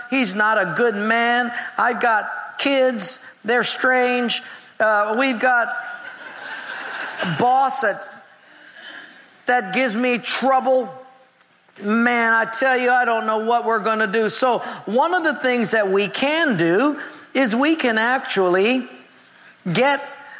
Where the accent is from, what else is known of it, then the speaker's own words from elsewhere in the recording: Hawaii, United States; I'm from Hawaii, and we boat or surf a lot.